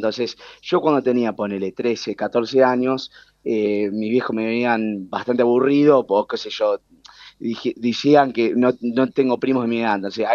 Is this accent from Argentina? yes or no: yes; Argentina; accent: Argentine; tengo el acento argentino y nunca viví en Argentina, imagínate. mis viejos emigraron acá en los 90, me tuvieron acá, pero el resto de mi familia vive allá. La familia de mi viejo de La Plata, la de mi vieja en Buenos Aires, en Capital.